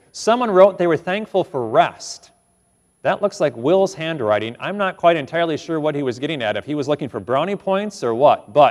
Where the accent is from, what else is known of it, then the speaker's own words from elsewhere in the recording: Illinois, United States; also born or lived in North Dakota; even as someone who didn't grow up in North Dakota, I grew up in Illinois, you know what? It was a blessing to live in North Dakota.